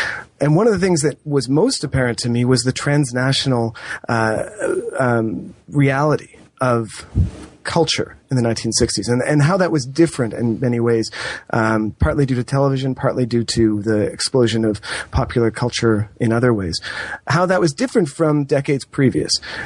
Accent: Toronto, Ontario, Canada; I grew up in Toronto, and I was born in the late 70s, though.

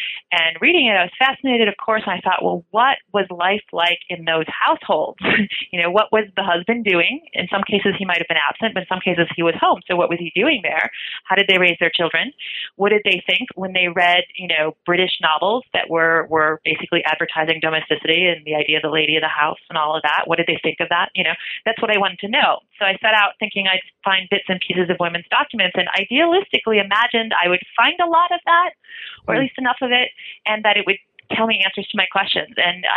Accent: Michigan, United States; My name is Russian, of course, but I'm not, so I should say that. I come from Michigan. I'm not a Russian.

